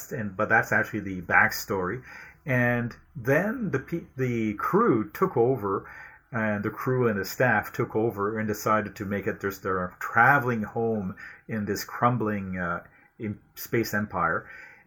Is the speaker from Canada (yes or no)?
yes; Ontario, Canada; first language French; English is a second language; I was a Franco-Ontarian growing up in Ontario, so speaking a minority language. My mother is a French immigrant